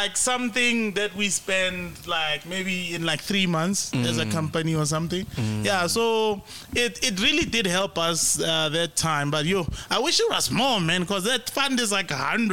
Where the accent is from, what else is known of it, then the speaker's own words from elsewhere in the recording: Malawi; I'm from Malawi.